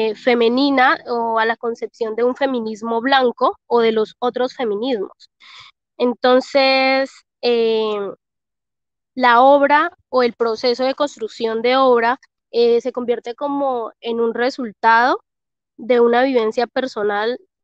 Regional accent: Balboa, Cauca, Colombia; soy del municipio de Balboa, ubicado en el Valle del Patía. Vivo en esta zona.

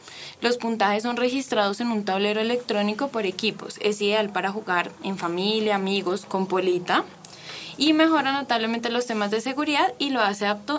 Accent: Colombia; pues darle a los niños ese valor de lo que nos caracteriza como colombianos.

